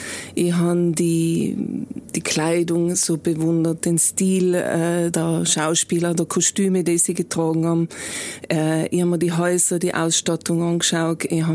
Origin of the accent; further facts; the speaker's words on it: Bolzano, Trentino-Alto Adige, Italy; Also ich bin in Bozen aufgewachsen